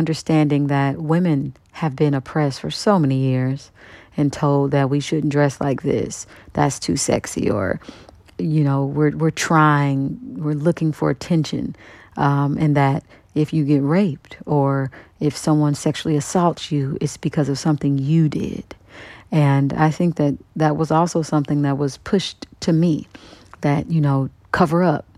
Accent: Kansas City, Kansas, United States; And I'm from Wyandotte County, Kansas City, Kansas, and Kansas City, Missouri is like 5 minutes away. It's like a bridge separates us.

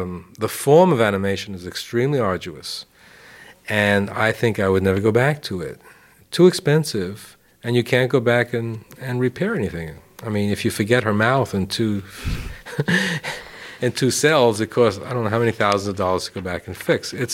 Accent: New York, United States; When I was growing up in New York, an illustrator could do illustrations for Esquire magazine

